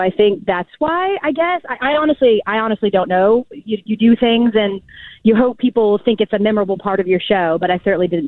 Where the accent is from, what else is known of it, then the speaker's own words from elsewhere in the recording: Atlanta, Georgia, United States; I came from Atlanta.